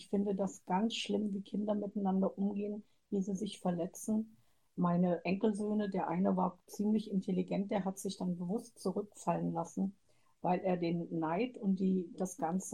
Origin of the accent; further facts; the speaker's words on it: Germany; Also ich komme ja nun aus Deutschland, da ist es nicht so frei geregelt.